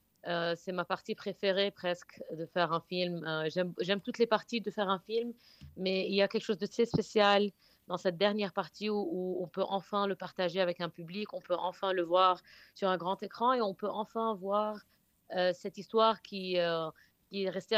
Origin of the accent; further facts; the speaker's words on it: Beirut, Beirut Governorate, Lebanon; moved away as an adult; also born or lived in New York, United States; J'ai grandi à Beyrouth et mon inspiration a tout le temps été Beyrouth, le Liban, les histoires de là-bas. Après que j'ai fini la fac, j'ai bougé à New York